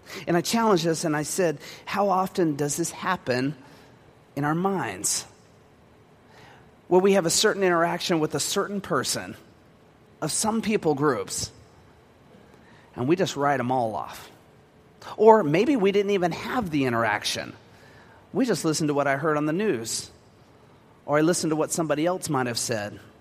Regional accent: Moreno Valley, California, United States; I mean, I grew up in Moreno Valley Desert of California.

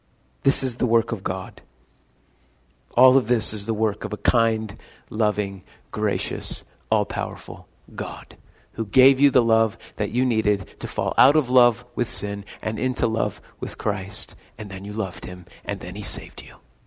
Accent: United States; I mean, I'm American. I don't like people telling me what to do. It's not in my blood.

